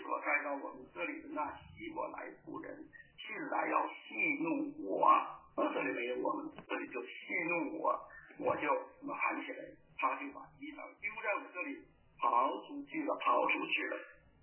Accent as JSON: {"language": "Chinese", "country": "China", "said": "我们从大陆来的是吧"}